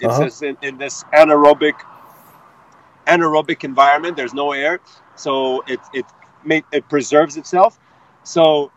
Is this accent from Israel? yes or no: yes; Israel; my childhood of growing up in Israel.